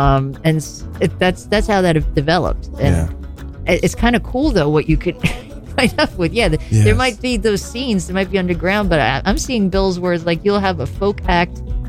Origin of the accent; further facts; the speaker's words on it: New York City, New York, United States; as a New Yorker, it's kind of like, well, I'm from here.